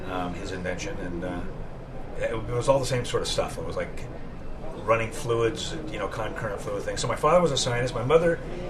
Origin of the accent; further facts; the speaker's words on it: Newport Beach, California, United States; I grew up near Newport Beach in Southern California. A very nice place to grow up as a kid.